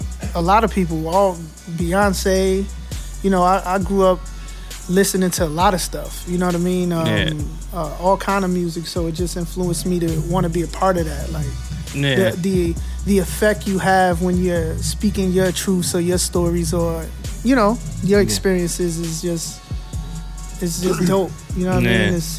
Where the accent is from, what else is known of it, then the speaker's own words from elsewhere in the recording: Newark, New Jersey, United States; So for me, growing up in Newark was beautiful.